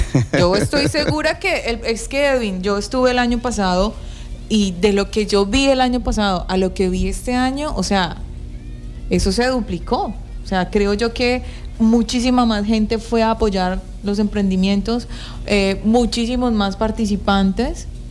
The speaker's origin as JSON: {"language": "Spanish", "region": "Amazonía", "country": "Colombia", "said": "aquí a los gobiernos debe quitársele ya la idea de que somos un departamento de la Orinoquía. No, nosotros somos amazónicos"}